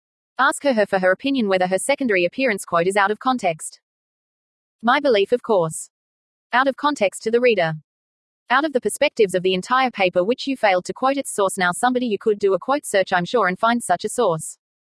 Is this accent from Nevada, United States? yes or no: no; San Bernardino, California, United States; Born and raised in San Bernardino, California.